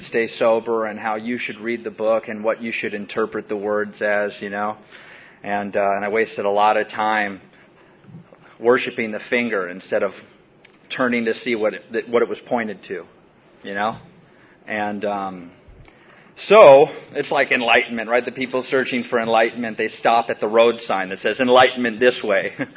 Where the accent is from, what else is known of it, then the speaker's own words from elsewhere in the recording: Washington, United States; I just wandered the woods when I was a kid. I grew up in Washington State.